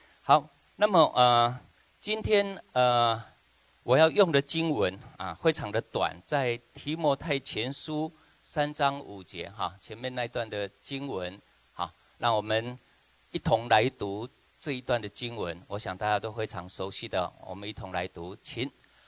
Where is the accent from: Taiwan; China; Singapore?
Taiwan; Tainan; also born or lived in United States; 那我自己本身是台湾长大的哈。台南人，好，这里有没有台南来的？南部的哈啊，我是台南的这个小孩子哈。